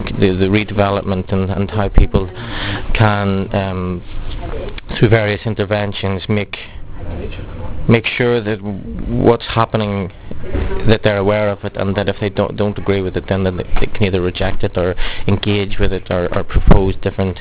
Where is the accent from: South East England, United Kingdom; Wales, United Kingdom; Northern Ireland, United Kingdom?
Northern Ireland, United Kingdom; Belfast; which I didn't feel I got a very clear picture of growing up in Belfast.